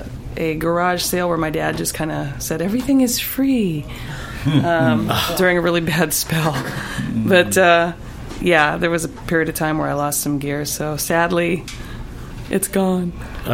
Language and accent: English; Los Angeles, California, United States; Because I grew up in Echo Park, which is just a little heartbeat away from Boyle Heights.